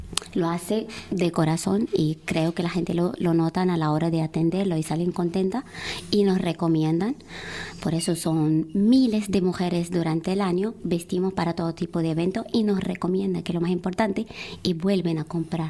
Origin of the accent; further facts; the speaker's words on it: Fez, Fès-Meknès, Morocco; Spanish is a second language; now in Canary Islands, Spain; Marroquí de Fez.